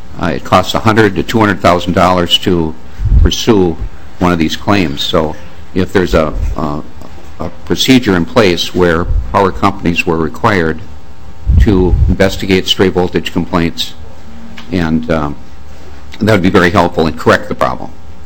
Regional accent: Rochester, Minnesota, United States; But I'm a lawyer from Rochester.

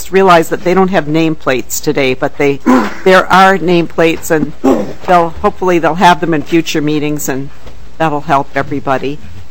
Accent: Rochester, United States; from Rochester

